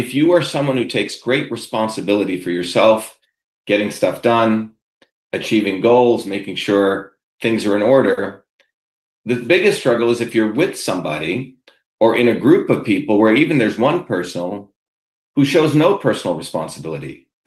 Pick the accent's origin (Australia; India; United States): United States; Newark, New Jersey; The vision of growing up in Newark, New Jersey in 1978, and you see these women who are using the typewriter are not allowed to, frankly, be technical.